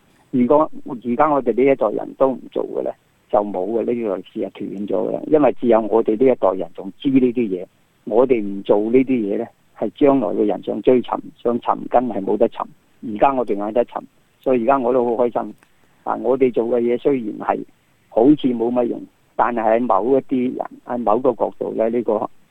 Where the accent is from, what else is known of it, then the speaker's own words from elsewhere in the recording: Taipa, Macau; 而家氹仔咧，我每年我翻去拜山嗰陣咧